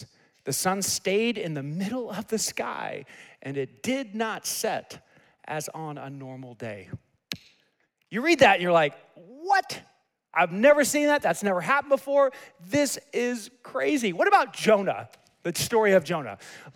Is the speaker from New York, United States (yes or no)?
yes; New York City, New York, United States; I grew up in New York City. I'm a natural skeptic because if you've ever been in New York City, everybody's always pulling something.